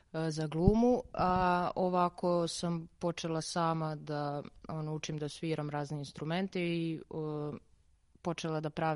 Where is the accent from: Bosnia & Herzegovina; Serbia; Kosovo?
Serbia; Niš, Southern and Eastern Serbia; ja sam iz Niša, tamo sam radila jednu predstavu